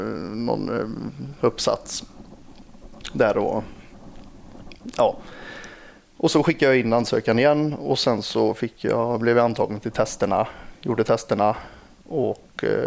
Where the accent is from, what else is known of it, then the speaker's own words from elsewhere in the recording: Lidköping, Västra Götaland County, Sweden; Nej, jag är från Lidköping.